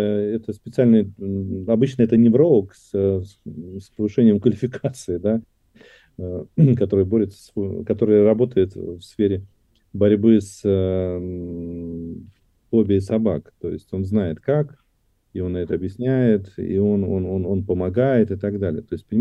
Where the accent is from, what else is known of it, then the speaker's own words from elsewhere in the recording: Samara, Samara Oblast, Russia; особенно я вырос на Волге, в Самаре, и у нас очень холодная вода в реке.